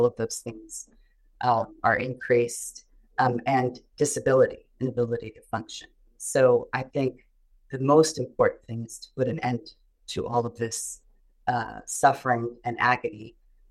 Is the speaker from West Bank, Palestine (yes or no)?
no; Gaza, Gaza Strip, Palestine; English is a second language; now in Houston, United States; I am a physician, American-Palestinian physician from Houston, Texas. I am from Gaza. My family, my father was born of Honduras, and my mother was born in the city of Gaza.